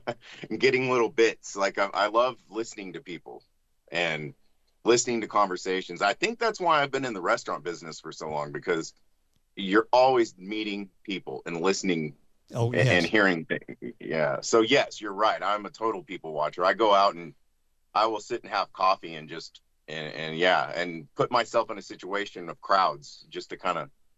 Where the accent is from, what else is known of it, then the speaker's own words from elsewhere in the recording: Austin, Texas, United States; And so growing up in Austin, Texas, I grew up with a single mom.